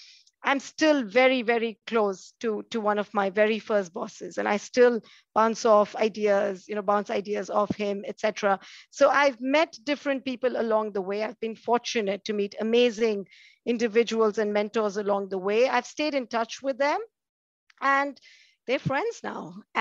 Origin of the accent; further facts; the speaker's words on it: India; growing up in India, in a middle-class background, I grew up in a very middle-class background.